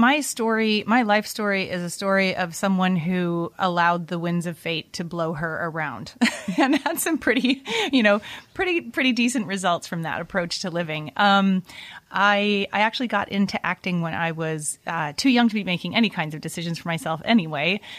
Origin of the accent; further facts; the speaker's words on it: Vancouver, British Columbia, Canada; So I was growing up in Vancouver, Canada.